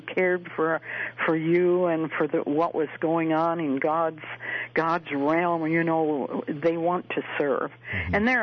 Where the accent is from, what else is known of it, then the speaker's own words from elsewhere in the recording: Michigan City, Indiana, United States; Indiana is my home state. That's where I was born, in Michigan City, Indiana, which is 45 miles from Illinois.